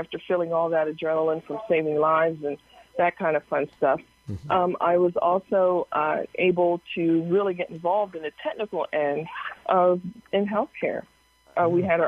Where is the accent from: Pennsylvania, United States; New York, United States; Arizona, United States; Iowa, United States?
Pennsylvania, United States; Harrisburg; I am from Harrisburg, Pennsylvania, born and raised, and did very well in high school, went to college for a STEM career, STEM training